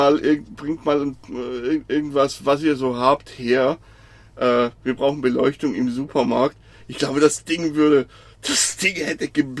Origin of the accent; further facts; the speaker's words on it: Switzerland; als Schweizer, liest man das halt so als